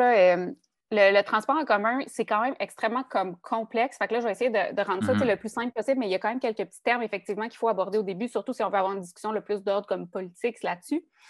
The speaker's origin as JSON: {"language": "French", "town": "Sherbrooke", "region": "Quebec", "country": "Canada", "lives_now": "Montreal, Canada", "said": "Moi, je viens de Sherbrooke à la base, puis Sherbrooke, c'est pas le genre de ville qui te rend particulièrement fan du transport en commun. Quand je suis arrivée ici en 2016"}